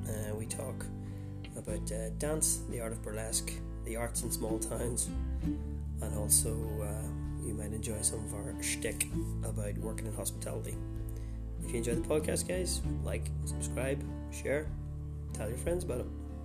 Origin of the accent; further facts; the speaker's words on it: Newry, Northern Ireland, United Kingdom; We're both from Newry.